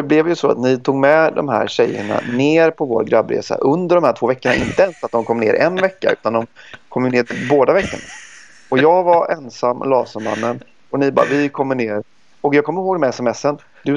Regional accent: Sweden; now in Italy; Så att vi är ett litet svensk gäng som är här.

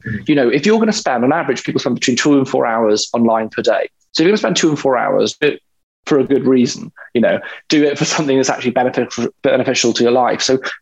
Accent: Wales, United Kingdom; growing up in Wales, I mean, the rugby ball is put in our hands.

